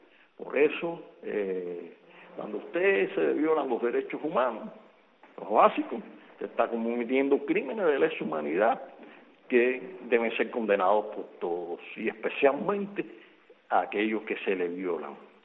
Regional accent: Cuba; somos cubanos, la cubanía

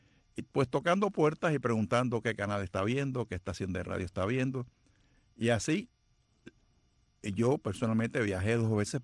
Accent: La Ceiba, Atlántida, Honduras; born there; yo nací en Honduras, en la ciudad de La Ceiba. De padre cubano. Mi papá trabajaba para la United Fruit. Él se casó pues con mi mamá, que era hondureña.

